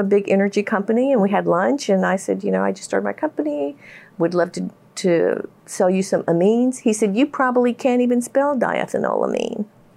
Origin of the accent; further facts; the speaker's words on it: United States; And at the time, so, you know, I'm Japanese American.